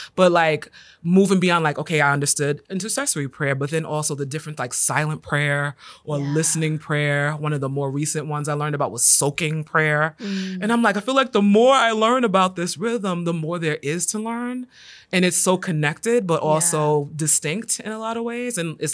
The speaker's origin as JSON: {"language": "English", "town": "New York City", "region": "New York", "country": "United States", "tie": "born or raised there", "said": "I grew up in New York City, winter looked a certain way, spring looked a certain way."}